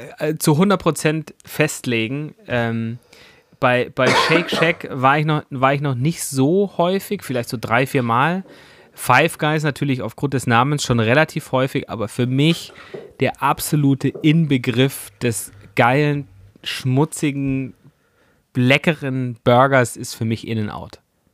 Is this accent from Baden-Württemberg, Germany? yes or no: yes; Baden-Württemberg, Germany; ich bin ja eigentlich im Schwabenland aufgewachsen